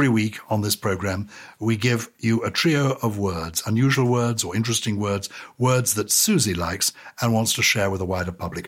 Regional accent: United Kingdom; I'm British of a certain generation.

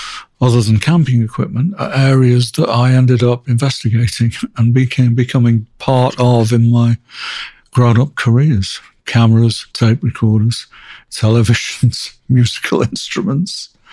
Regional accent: Manchester, North West England, United Kingdom; I grew up in Manchester, outside Manchester.

